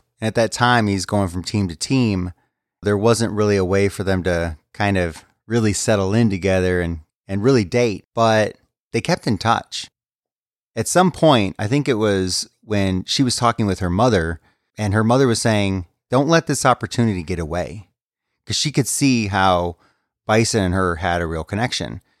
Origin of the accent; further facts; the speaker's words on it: United States; However you pronounce it over there. I'm American, so deal with it.